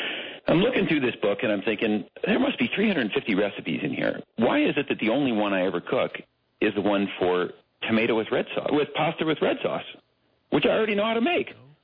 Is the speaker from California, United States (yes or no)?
yes; Berkeley, California, United States; Growing up in Berkeley, where I grew up